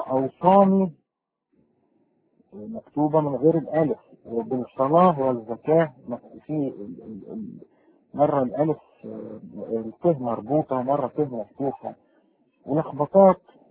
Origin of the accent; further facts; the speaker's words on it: Upper Egypt, Egypt; فانا يعني اصلا من الصعيد وكان عندنا نخل كتير